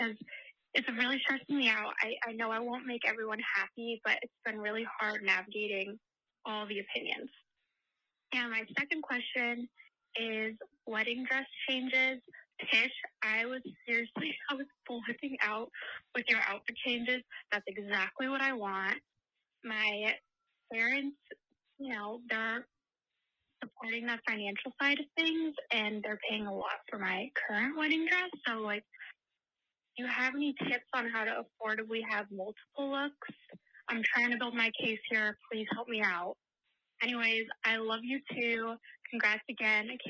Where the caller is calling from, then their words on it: Arizona, United States; I'm calling from Arizona.